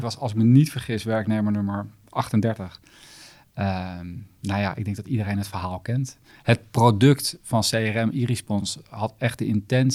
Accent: The Hague, South Holland, Netherlands; Ik kom zelf uit Den Haag.

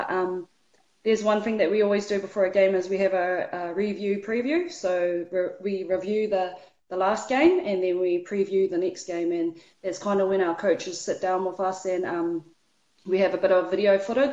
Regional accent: Auckland, New Zealand; My parents are Lee and John. My mum's Kiwi and my dad's Samoan. And I grew up in Mount Albert in Auckland, the 09 baby. And went to Oiraka Primary, Avondale Intermediate, and Avondale College.

